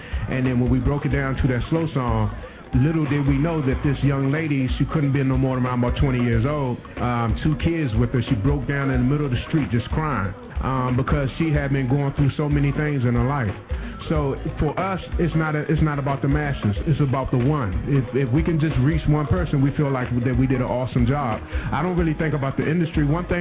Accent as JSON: {"language": "English", "town": "Washington", "region": "District of Columbia", "country": "United States", "tie": "born or raised there", "said": "we met when we grew up in Northeast Kenilworth. So, you know, we had a little junkyard band over there."}